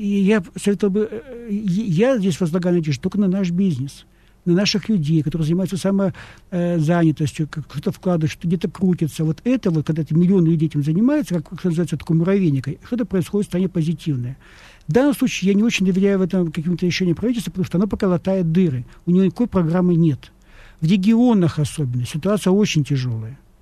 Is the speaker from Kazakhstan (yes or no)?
no; Vladivostok, Primorsky Krai, Russia; Мэр моего родного города Владивостока.